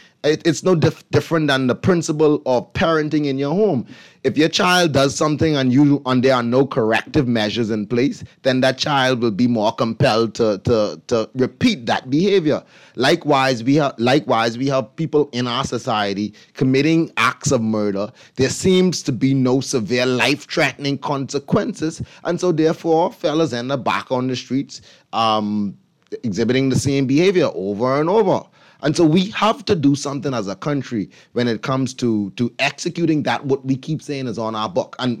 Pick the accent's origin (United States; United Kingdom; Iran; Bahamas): Bahamas; Nassau, New Providence; born there; Well, I born in Inago. I born here in Nassau.